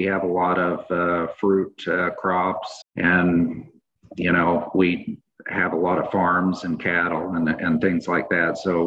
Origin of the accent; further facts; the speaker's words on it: Kansas, United States; You know, I grew up in Kansas, so it's a farming and ranching state.